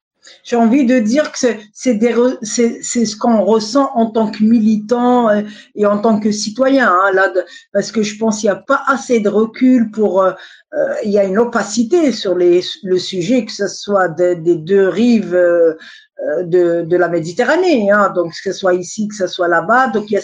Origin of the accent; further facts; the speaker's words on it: Algeria; On est algérien parce que il y a beaucoup de binationaux, beaucoup de franco-algériens